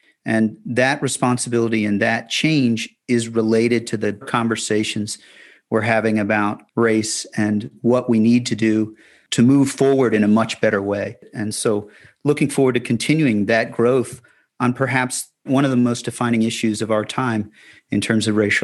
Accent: Fairfax, Virginia, United States; I grew up in Fairfax, huge change in Fairfax.

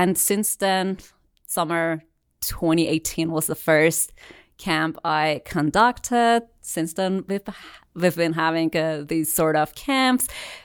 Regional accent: Isfahan, Iran; English is a second language; moved away as an adult; now in United States

